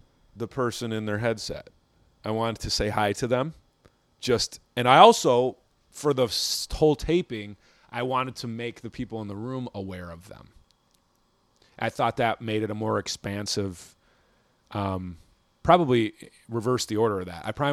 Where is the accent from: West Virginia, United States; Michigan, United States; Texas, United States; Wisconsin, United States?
Wisconsin, United States; I ran it once in Milwaukee at I'm from Wisconsin, so I had a bunch of friendlies in Milwaukee